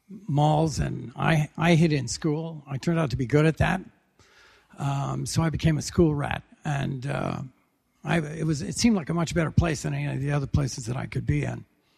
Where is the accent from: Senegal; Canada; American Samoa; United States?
Canada; Western Canada; I'm originally from Western Canada. I came from a town that was founded to stamp out the whiskey trade in that part of the world.